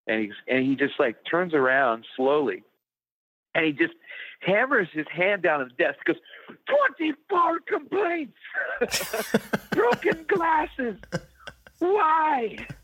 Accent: Indiana, United States; it was all these really, really like off the wall places of like where I grew up in Indiana.

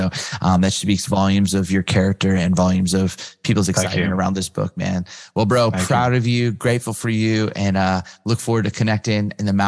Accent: West Coast, United States; maybe because I grew up on the West Coast.

